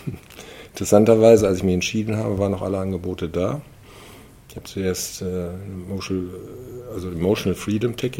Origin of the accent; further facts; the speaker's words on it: Remscheid, North Rhine-Westphalia, Germany; born there; Ich bin hier in Remscheid geboren, bin dann mit Abitur nach Aachen gegangen, habe dort studiert, Bauingenieurwesen.